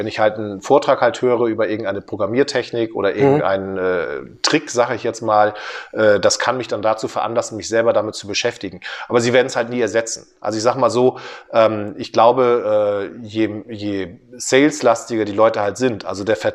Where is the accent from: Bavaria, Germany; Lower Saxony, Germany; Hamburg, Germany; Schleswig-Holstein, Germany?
Hamburg, Germany; Dass sie das kann man als Hamburger nur gut finden.